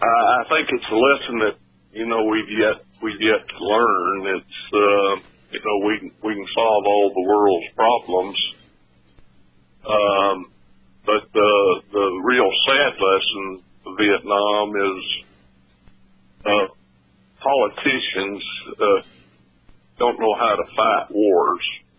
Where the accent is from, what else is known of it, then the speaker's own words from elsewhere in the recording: the South, United States; I'm from the South.